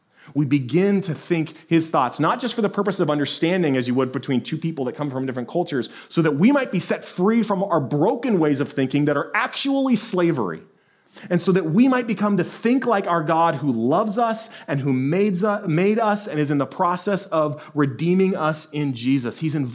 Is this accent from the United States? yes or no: yes; United States; the only way for me as an American to really understand my Salvadorian brothers and sisters